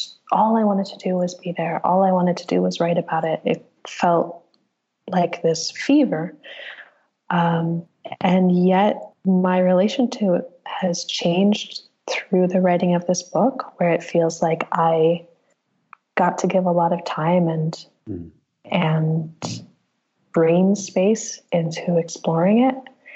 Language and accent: English; United States; both kind of personally and creatively and politically and as a, you know, as an American.